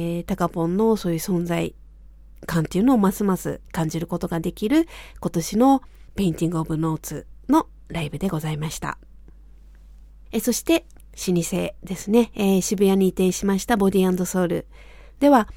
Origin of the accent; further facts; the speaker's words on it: Kobe, Hyogo, Japan; そして私のふるさとでもある神戸という、そういうね、関西で